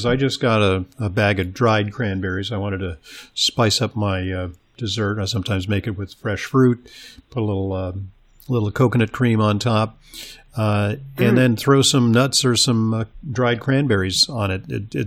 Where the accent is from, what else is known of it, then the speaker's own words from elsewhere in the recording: New York, United States; Excuse me. I'm a New Yorker, so I couldn't resist.